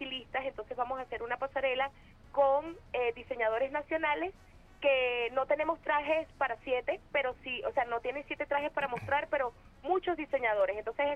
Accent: Caracas, Capital District, Venezuela; Bueno, es que yo soy de Propatria, yo soy de Casalta.

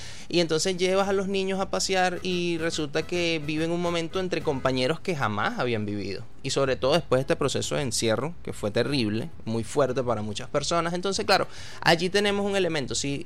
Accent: Venezuela; porque nosotros como venezolanos no tenemos edificios de gran, digamos, antigüedad

